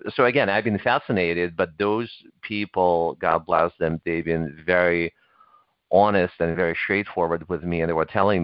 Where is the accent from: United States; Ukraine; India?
Ukraine; English is a second language; moved away; I grew up in Ukraine when it was still part of its former Soviet Union.